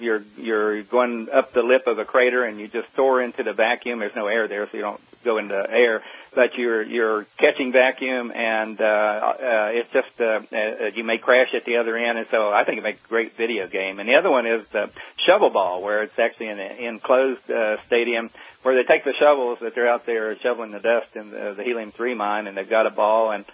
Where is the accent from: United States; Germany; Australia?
United States; Coalwood, West Virginia; it's Coalwood on the moon, and you know, where I grew up in West Virginia